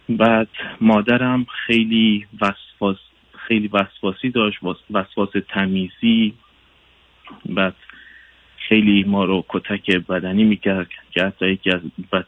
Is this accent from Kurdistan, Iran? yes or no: yes; Sanandaj, Kurdistan, Iran; Persian is a second language; من استان سنندج لبه مرز با عراق.